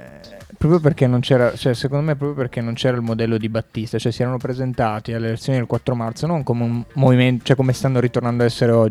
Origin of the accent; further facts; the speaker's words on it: Abruzzo, Italy; moved away; io sono dell'Abruzzo, tra l'altro, originario, no?